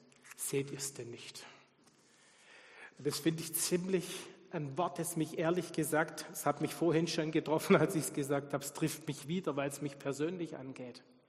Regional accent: Baden-Württemberg, Germany; Man kann mit viel geizen als Schwabe, ne? Aber nicht mit Witzen.

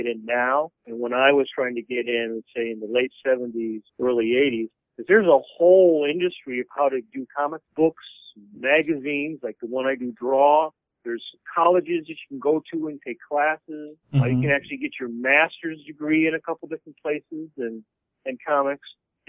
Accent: Detroit, Michigan, United States; also born or lived in Ann Arbor; But anyway, I always loved comics and kid. When we moved from Detroit to Ann Arbor, there was a comic store called the Eye of Agamotto

